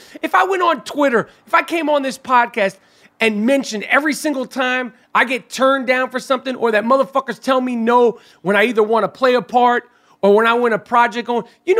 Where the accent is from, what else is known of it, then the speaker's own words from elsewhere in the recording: New York City, New York, United States; I'm true to this. We grew up in New York City.